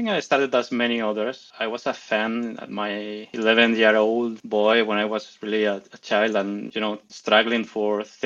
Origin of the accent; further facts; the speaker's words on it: Spain; And well, I'm from Spain. I think you can see that from my accent.